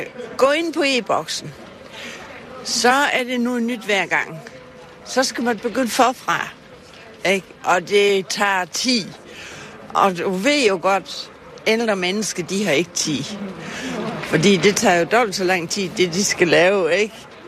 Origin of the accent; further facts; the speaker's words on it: Gentofte, Capital Region of Denmark, Denmark; Og nu kommer jeg fra Gentofte